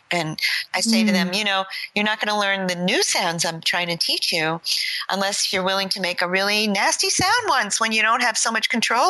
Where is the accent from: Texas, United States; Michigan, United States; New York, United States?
New York, United States; Being a New Yorker, since you brought it up, being a New Yorker, you know, you want to have a certain fashion sense